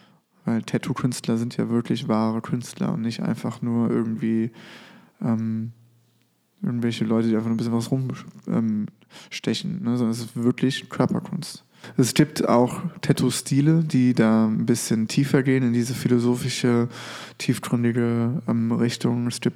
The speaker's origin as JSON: {"language": "German", "region": "Rhineland-Palatinate", "country": "Germany", "lives_now": "Koblenz, Germany", "said": "Also ich komme oben aus dem Westerwald. Da oben sind nicht so viele Menschen tätowiert. war trotzdem eine schöne Zeit. Aber ja, ich kam hier runter, ne, Koblenz. Wenn man aus dem Westerwald vom Bauernhof kommt, ist das hier das Manhattan in Rheinland-Pfalz."}